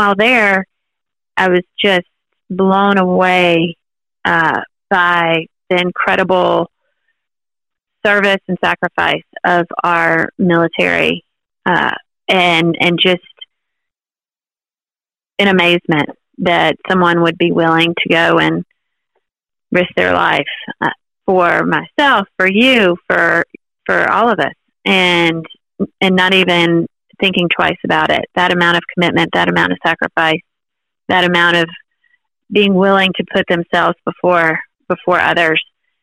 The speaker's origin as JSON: {"language": "English", "region": "Mississippi", "country": "United States", "tie": "born or raised there", "said": "Yeah, so I grew up in Mississippi, not far from you, in Athens, Alabama. So I grew up in Mississippi and graduated from Mississippi State University."}